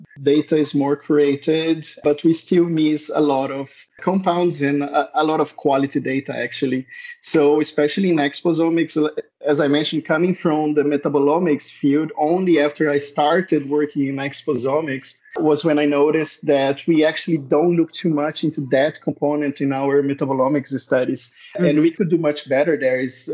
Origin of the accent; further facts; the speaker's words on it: Brazil; English is a second language; So I'm originally from Brazil, where I did a big part of my studies.